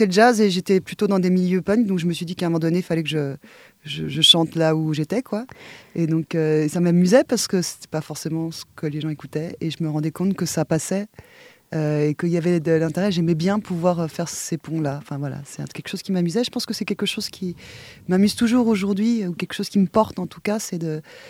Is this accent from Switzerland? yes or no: yes; Switzerland; moved away as an adult; now in France; moi je viens de Suisse. Je suis partie à Paris il y a maintenant longtemps. Je suis arrivée à Paris en 2008 et je vis dans les environs de Paris maintenant, mais en fait depuis je ne suis pas retournée en Suisse et je suis plutôt dans le 77.